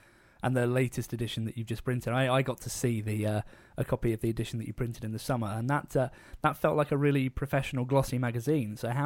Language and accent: English; East Midlands, United Kingdom; I always feel like I should give East Northampton a bit of a name check. That's my my hometown as well. So kind of big up East Northamptonshire here.